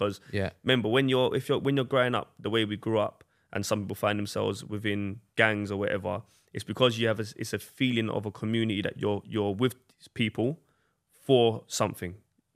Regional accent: Lewisham, London, United Kingdom; And I'm from Lewisham, which is also known as Blueborough.

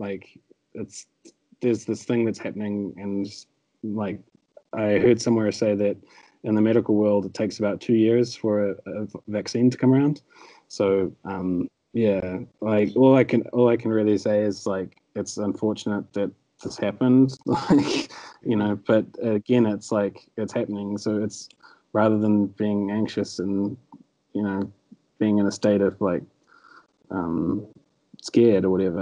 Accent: New Zealand; Yeah, from New Zealand.

